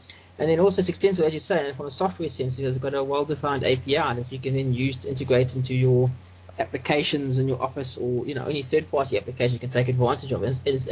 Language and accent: English; South Africa; I'm from South Africa, and I'm an open source developer and solution provider.